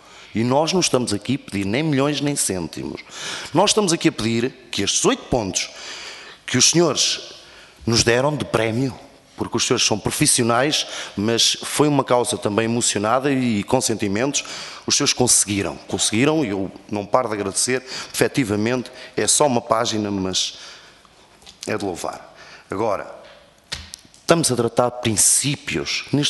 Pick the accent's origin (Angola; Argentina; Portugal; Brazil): Portugal; Pampilhosa da Serra, Coimbra; Porque eu sou da zona da Pampilhosa da Serra e de Prão Grande, um concelho a Coimbra, casei no da Pampilhosa da Serra